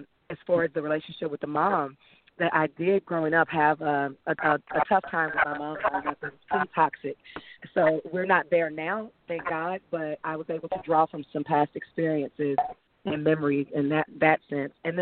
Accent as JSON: {"language": "English", "town": "Memphis", "region": "Tennessee", "country": "United States", "said": "Well, I'm from Memphis, Tennessee, so for me, I was automatically there."}